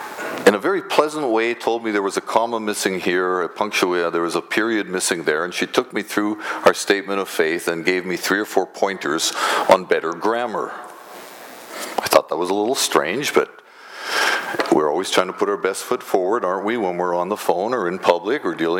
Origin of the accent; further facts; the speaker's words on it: Canada; I also want to speak, like Dave did, about how this nationalism of being Canadian, how we can bring that into a closer focus, figure out what our responsibilities are as citizens